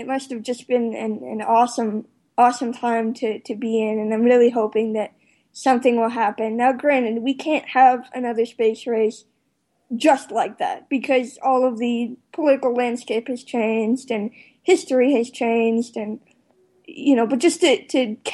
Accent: Newport News, Virginia, United States; I was fortunate enough to be at NASA Langley, which is very close to my hometown of Newport News.

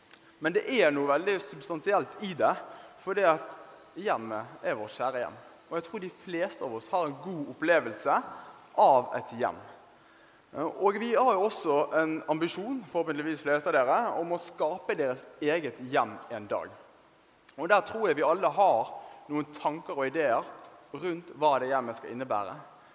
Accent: Bergen, Vestland, Norway; er 23 år, blir snart 24, og jeg kommer fra der du hører jeg kommer fra. Jeg kommer fra Bergen

